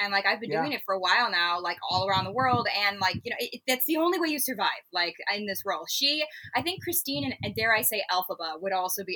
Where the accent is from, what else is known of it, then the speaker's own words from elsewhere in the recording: LaGrange, Illinois, United States; No. Suburb outside. It's true. LaGrange is the name.